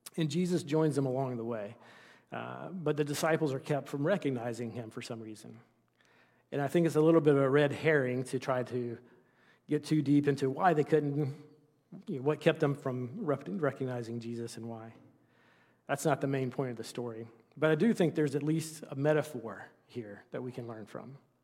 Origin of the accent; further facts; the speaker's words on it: South Carolina, United States; now in Westford, United States; So this is the great state of South Carolina, my home state. And if you see this yellow pen here in the middle, that's where I grew up. It's a little bit north of Columbia, the capital.